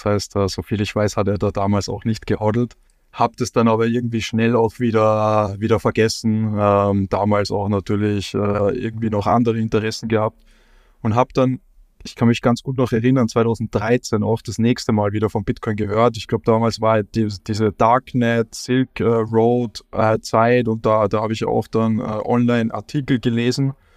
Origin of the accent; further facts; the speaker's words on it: Salzburg, Austria; Ich komme aus Salzburg, aus dem schönen Österreich, Nachbarn ja von euch.